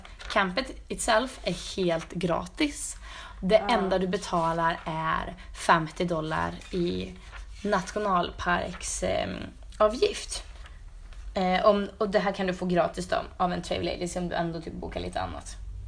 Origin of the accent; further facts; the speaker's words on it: Skövde, Västra Götaland County, Sweden; 3-4 mil från Skövde, där vi kommer ifrån.